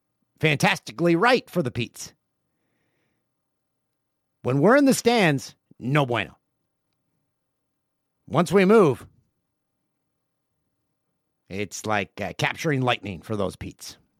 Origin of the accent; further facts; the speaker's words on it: Peterborough, Ontario, Canada; They played game 3. At the Peterborough Memorial Center, the PMC, Monday night in my hometown.